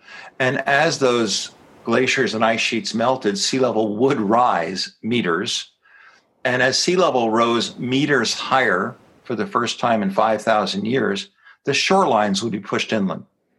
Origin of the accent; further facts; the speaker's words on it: United States; I'm an American. I live in Florida at the moment, but I've been to the UK many times.